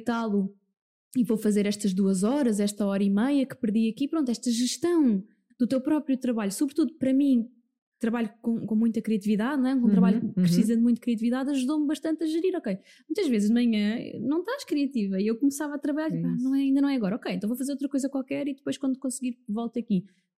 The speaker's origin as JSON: {"language": "Portuguese", "town": "Alcochete", "region": "Setúbal", "country": "Portugal", "tie": "born or raised there", "said": "É em Alcochete, na terrinha onde eu cresci."}